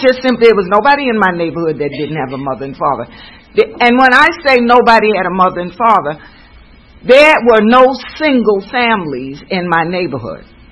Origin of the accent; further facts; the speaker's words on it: New York City, New York, United States; I was born and bred in Harlem, New York.